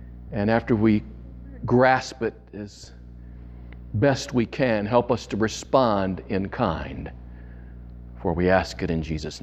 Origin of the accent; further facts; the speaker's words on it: Lima, Ohio, United States; my Nana, who was still alive and living in my hometown of Lima, Ohio at 654 Ewing Avenue.